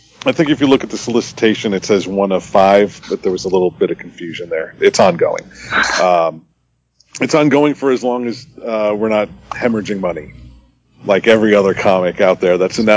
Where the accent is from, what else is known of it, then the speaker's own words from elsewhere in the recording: New Jersey, United States; I grew up in New Jersey, so I don't know if that helps explain the violence that our game sessions were going through.